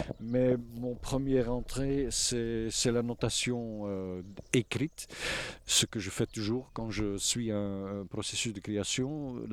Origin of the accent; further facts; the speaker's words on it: Flanders, Belgium; first language Dutch (Flemish); French is a second language; normalement, je fais mes notes en flamand, ma langue maternelle, alors que la demande ici, c'était ou de le faire en français ou de l'anglais.